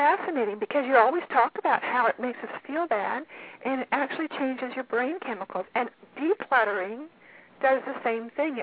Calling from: Little Rock, Arkansas, United States; I'm calling from Little Rock, Arkansas.

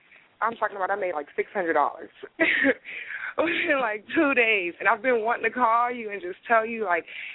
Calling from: Houston, Texas, United States; I'm calling from Houston.

